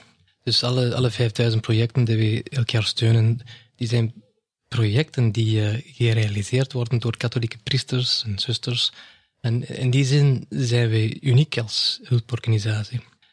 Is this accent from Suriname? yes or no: no; Scotland, United Kingdom; Dutch is a second language; now in Belgium; Ik ben uit Schotland, maar ik ben al 16 jaar in België ondertussen.